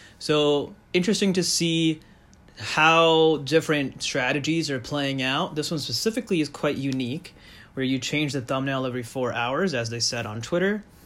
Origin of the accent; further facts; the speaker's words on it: Phoenix, Arizona, United States; They had many battles with my hometown Phoenix Suns. And even though I don't like the Spurs, just based on the history they have with my hometown NBA team, the Phoenix Suns